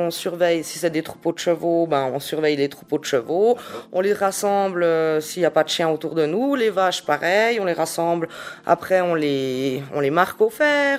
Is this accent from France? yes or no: no; Neuchâtel, Switzerland; Je suis de Neuchâtel au départ, mais j'ai beaucoup voyagé.